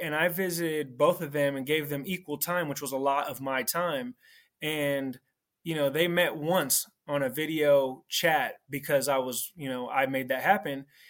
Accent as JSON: {"language": "English", "region": "California", "country": "United States", "said": "I'm from the Bay Area, California."}